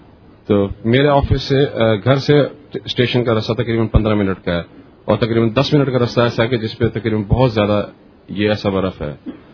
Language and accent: Urdu; Karachi, Sindh, Pakistan; ویسے تو میں کراچی سے بلانگ کرتا ہوں, لیکن میں لاہور اسپیشلی صرف درس کے لیے آیا تھا